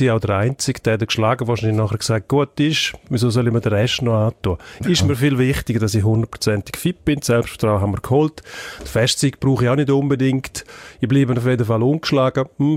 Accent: Graubünden, Switzerland; der Bündner als Bündner kriegt den Vorzug. Ja, gewisser Lokalpatriotismus.

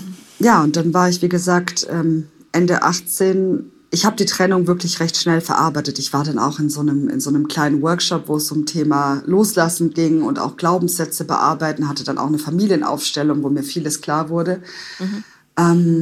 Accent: Stuttgart, Baden-Württemberg, Germany; Ende 18 in Stuttgart, in meiner Heimat, wo ich mich grundsätzlich wohlgefühlt habe

